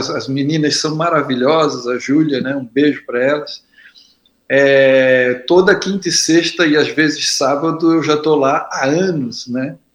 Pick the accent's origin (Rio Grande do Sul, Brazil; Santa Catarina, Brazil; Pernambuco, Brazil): Santa Catarina, Brazil; Florianópolis; Estou em Florianópolis. Eu sou natural de Florianópolis e resido em Florianópolis, né?